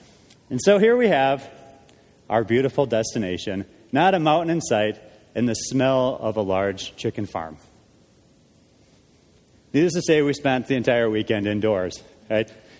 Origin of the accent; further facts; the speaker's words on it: Minnesota, United States; She grew up in Michigan. I grew up in Minnesota.